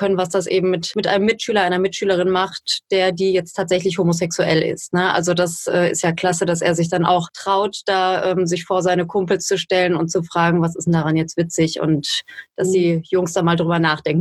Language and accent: German; Duisburg, North Rhine-Westphalia, Germany; born there; also meine Frau ist nicht gebürtige Duisburgerin, so wie ich